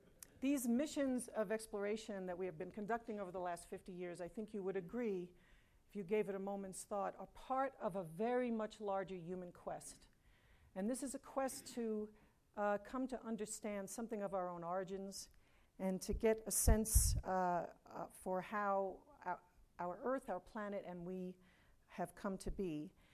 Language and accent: English; New York City, New York, United States; I was just a young girl growing up in New York City